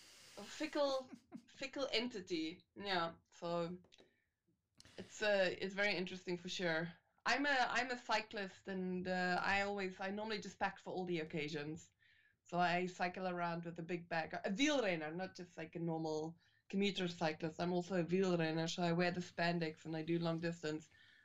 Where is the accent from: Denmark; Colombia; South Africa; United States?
South Africa; So I guess as a South African, I was a bit disappointed